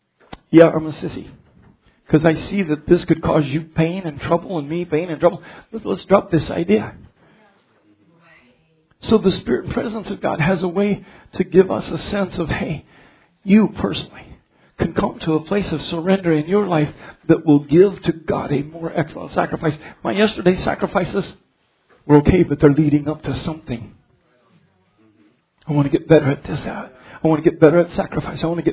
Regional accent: Colorado, United States; And we grew up in Colorado. And our mountains were always just dirt hills

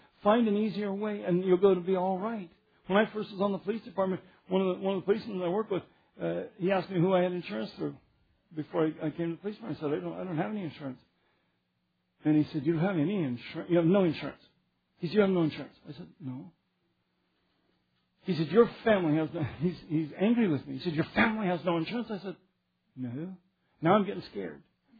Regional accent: Arkansas, United States; I said, Arkansas. You see right there, I came from Arkansas.

